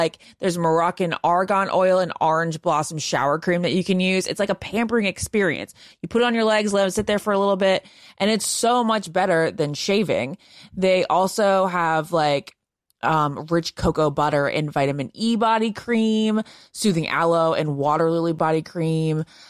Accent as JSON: {"language": "English", "region": "Virginia", "country": "United States", "said": "Hello, I'm from Nova, Northern Virginia."}